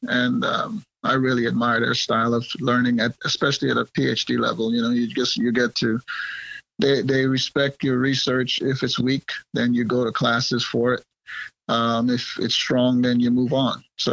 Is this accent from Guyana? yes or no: yes; Guyana; It was always a dream coming from Guyana, being a British colony, to go to Oxford.